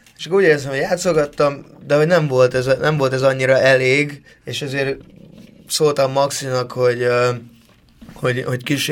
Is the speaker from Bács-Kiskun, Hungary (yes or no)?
yes; Kecskemét, Bács-Kiskun, Hungary; moved away as an adult; Én kecskeméti vagyok egyébként, 18 éves koromig ott laktam, és kecskemétről hoztam egy basszusgitárra